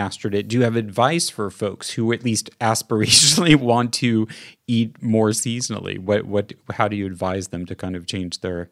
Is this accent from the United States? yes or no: yes; Midwest, United States; I grew up in the Midwest in the 1970s where everything was trucked in and was not eaten seasonally and was tasteless.